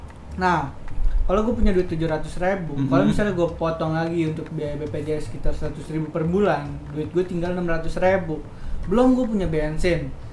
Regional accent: Jakarta, Indonesia; Karena kan lu tahu sendiri kan ibu kota ini, Jakarta kota gue ini kan macetnya minta ampun.

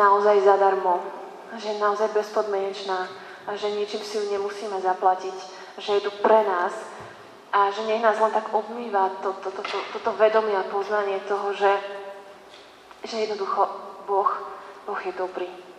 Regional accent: western Slovakia, Slovakia; mám 36 rokov, som z západného Slovenska, tak ak dovolíte, tak ja budem hovoriť po slovensky. Ja teda až tak neovládam češtinu

